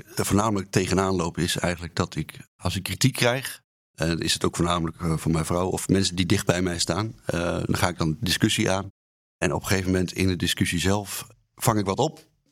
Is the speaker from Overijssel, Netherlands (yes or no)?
yes; Enschede, Overijssel, Netherlands; Ik kom uit Enschede dus.